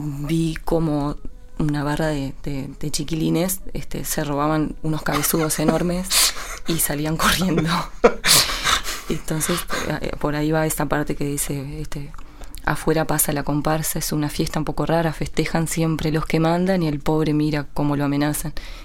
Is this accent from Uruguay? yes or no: yes; Maldonado, Uruguay; Sí, esa historia la es una imagen que vi en el final de un carnaval, de un corso, como le dicen allá en mi pueblo. Terminaba el carnaval de Maldonado Nuevo, y que es un barrio muy, muy pobre de Maldonado, para los que no saben.